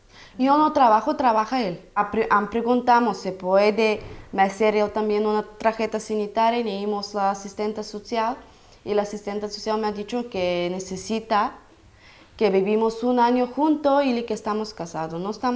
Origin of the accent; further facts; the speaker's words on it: Bulgaria; Spanish is a second language; moved away as an adult; now in Spain; Soy de Bulgaria. Llevo 3 años y medio, voy a hacer 4 años.